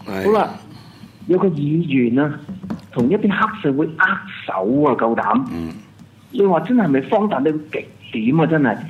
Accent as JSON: {"language": "Cantonese", "country": "Hong Kong", "said": "其实佢唔知道，我哋香港人根本就唔想啊。"}